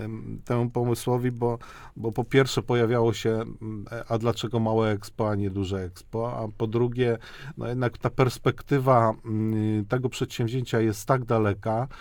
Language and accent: Polish; Łódź, Łódź Voivodeship, Poland; Ja pochodzę z Łodzi, nie wystarczy to pani.